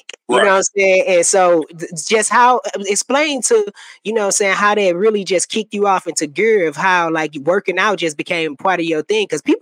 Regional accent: St. Louis, Missouri, United States; I'm from St. Louis, Missouri, you know what I'm saying? And we grew up in hip-hop, doing music

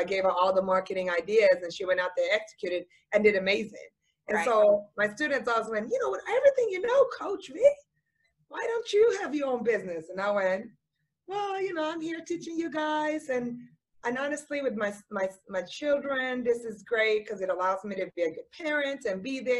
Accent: Sweden; Growing up in Sweden, actually, as I'm from there, and my mom is from Finland

